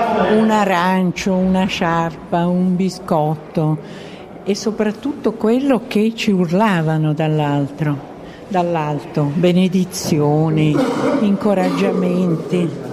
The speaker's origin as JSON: {"language": "Italian", "town": "Milan", "region": "Lombardy", "country": "Italy", "tie": "born or raised there", "said": "per una milanese di 13 anni, nata e cresciuta a Milano da genitori milanesi"}